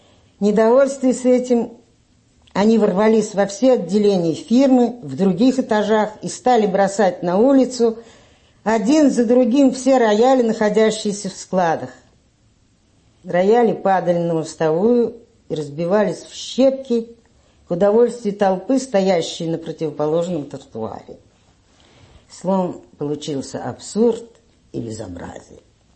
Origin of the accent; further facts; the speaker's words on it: Moscow, Russia; Я родилась в конце декабря 1893 года в Москве, где прожила почти безвыездно 30 лет.